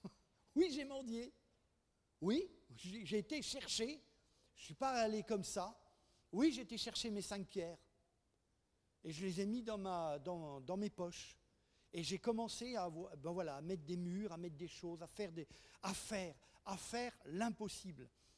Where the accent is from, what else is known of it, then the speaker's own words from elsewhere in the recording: Madagascar; À côté de chez nous, à Madagascar, il y a une usine